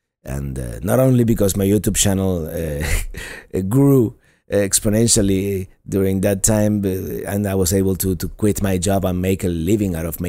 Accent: Florida, United States; I've discovered my home state of Florida. I've lived in Miami for 30 years

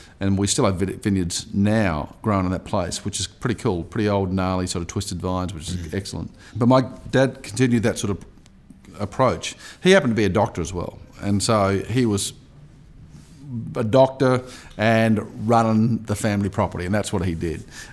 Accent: South Australia, Australia; I grew up in the Barossa Valley in South Australia, which of course is one of the very old districts of Australia, or wine growing districts, and I guess probably today the most recognised wine district. And I grew up on an old vineyard

